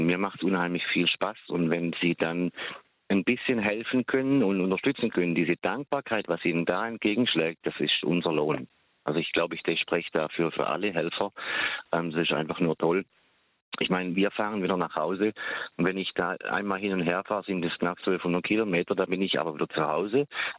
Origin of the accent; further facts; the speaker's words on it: Baden-Württemberg, Germany; accent: Baden dialect; Ich in unserem Badischer Dialekt schreiben, nicht reden, einfach machen.